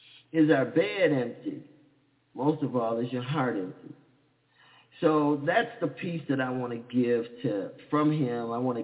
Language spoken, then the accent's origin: English; Dallas, Texas, United States; as growing up in Dallas, we still learned how to be ballers, shot callers.